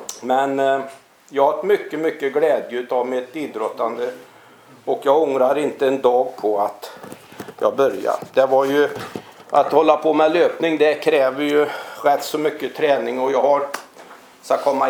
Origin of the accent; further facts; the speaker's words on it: Falberg, Västra Götaland County, Sweden; Jag går tillbaka till 1951, då var jag 6 år gammal. Jag kommer ifrån Falberg, där ligger ju mellan Larv och Vedum.